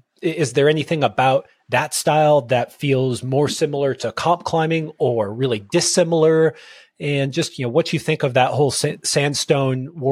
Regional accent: West Coast, United States; maybe just because I'm from the West Coast, something that was always, we always had like a bit of mystery around the Southeast.

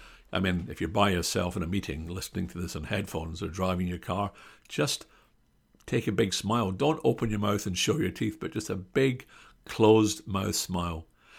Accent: Glasgow, Scotland, United Kingdom; I come from Glasgow in Scotland. And in Scotland, and maybe in Britain, we're very, not territorial, but everyone goes out of their way not to invade other people's space.

